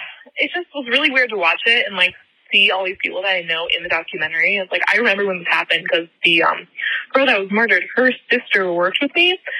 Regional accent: Hartville, Ohio, United States; Funny story, I'm actually from Hartville, Ohio.

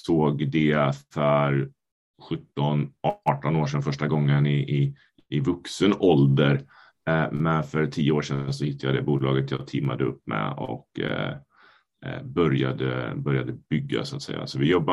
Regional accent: Västra Götaland County, Sweden; Jag växte upp i Skaraborg, en liten bit utanför Tidaholm.

